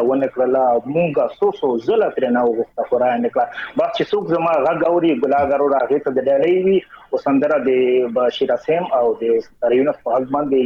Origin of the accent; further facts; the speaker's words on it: Khyber Pakhtunkhwa, Pakistan; مونږ دوا د وزیرستان سلور کسان یو